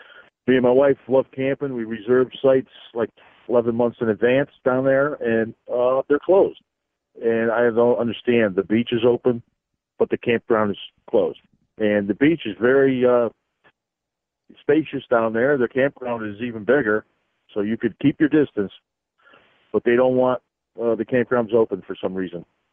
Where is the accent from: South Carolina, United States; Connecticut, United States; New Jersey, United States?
Connecticut, United States; Wallingford; I'm from Wallingford, Connecticut.